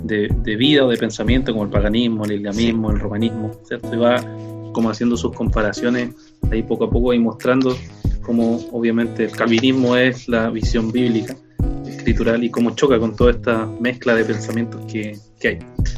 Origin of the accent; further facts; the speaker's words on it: Arica, Arica y Parinacota, Chile; Yo soy de Arica